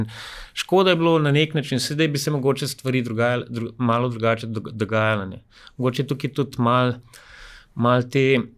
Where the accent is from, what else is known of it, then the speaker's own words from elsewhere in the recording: Ljubljana, Central Slovenia, Slovenia; sem Ljubljančan